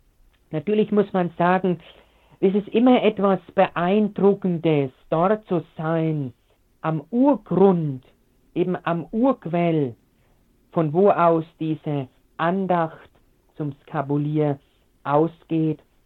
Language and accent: German; Bavaria, Germany; in meiner Heimat, in meiner bayerischen Heimat, in Oberfranken, wo ich eben gebürtig herkomme